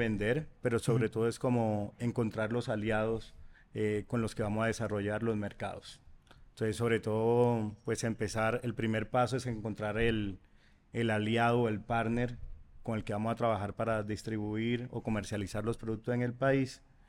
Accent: Cartagena, Bolívar, Colombia; now in Bogotá, Colombia; Yo soy cartagenero, acostumbrado al

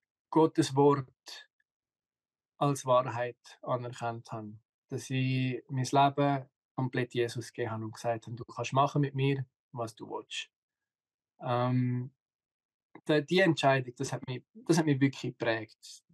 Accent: Switzerland; was nicht immer einfach ist, ist gerade als Schweizer. Oder als Schweizer wirst du trainiert, 18 Jahre zum unabhängig sein.

